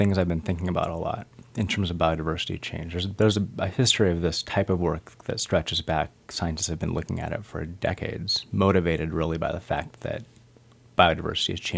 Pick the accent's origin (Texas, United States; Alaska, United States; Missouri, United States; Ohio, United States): Alaska, United States; Petersburg; I grew up in Petersburg, and so that, you know, these are the types of systems that I grew up turning over rocks, playing around on the beach.